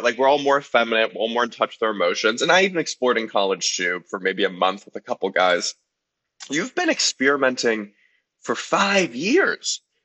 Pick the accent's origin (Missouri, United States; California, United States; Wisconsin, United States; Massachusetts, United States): California, United States; Los Angeles; So I grew up in Los Angeles in the Valley. I'm a proud Valley boy. And I grew up in like a reformed Jewish family